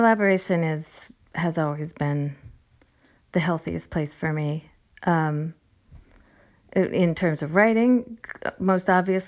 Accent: Portsmouth, Rhode Island, United States; We're all from Portsmouth. We're all from this very small space that everyone is really up in each other's business.

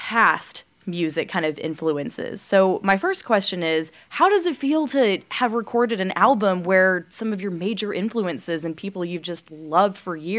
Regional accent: Texas, United States; No, I'm from the Texas exurbs.

